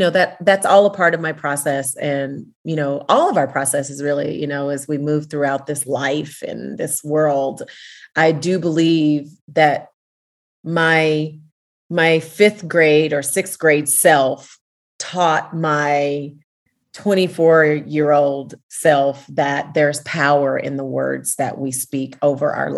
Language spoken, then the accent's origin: English; Tennessee, United States; It's really funny, you know, because when I grew up in a town that was about 45 minutes from Nashville, and then I ended up going to Belmont University.